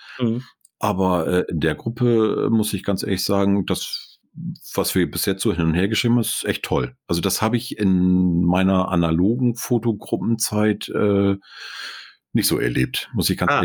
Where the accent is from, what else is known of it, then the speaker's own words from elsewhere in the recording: Northern Germany, Germany; weil ich habe echt als Norddeutscher unterm Tisch gelegen